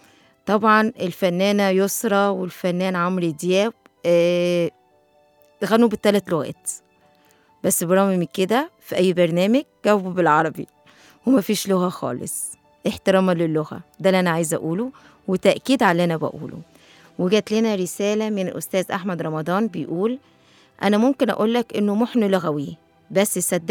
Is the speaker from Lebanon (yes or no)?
no; Egypt; احنا مش قاعدين مع اجانب، احنا مع مصريين.